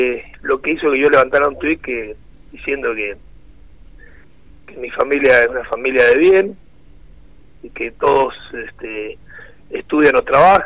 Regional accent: Rivadavia, San Juan, Argentina; los rivadavienses también somos sanjuaninos.

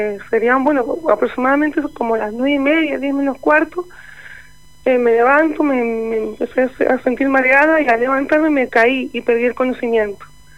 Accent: Spain; moved away as an adult; now in Chucuma, Argentina; Yo soy española, pero vivo aquí hace 4 años.

